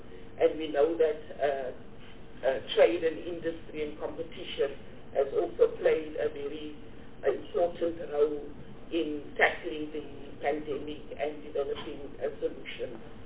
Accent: Cape Town, Western Cape, South Africa; I'm from Cape Town. I'm what we call in the colloquial language, I'm born, bred and buttered in Cape Town.

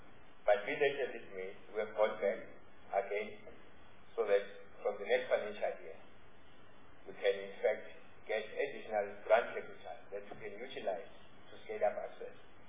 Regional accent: KwaZulu-Natal, South Africa; not because I'm from KwaZulu-Natal, by the way

